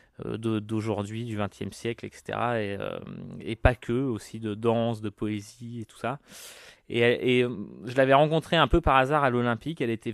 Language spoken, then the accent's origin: French; Paris, Île-de-France, France; moi j'ai grandi à la Goutte d'Or, je vis à la Goutte d'Or